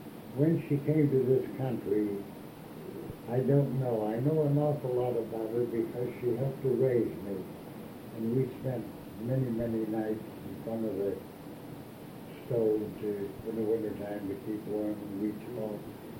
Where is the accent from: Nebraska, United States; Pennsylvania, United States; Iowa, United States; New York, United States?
Pennsylvania, United States; Pittsburgh; born there; I was born in Pittsburgh, on Long Street in Oakland. It's a street only a block long.